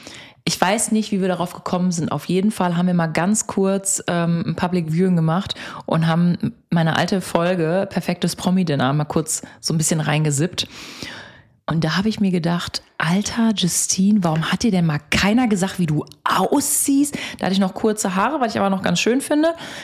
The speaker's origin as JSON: {"language": "German", "town": "Bocholt", "region": "North Rhine-Westphalia", "country": "Germany", "said": "auch wenn ich nochmal so hier in der Stadt bin oder bei uns zu Hause in Bocholt, das ist der letzte Laden."}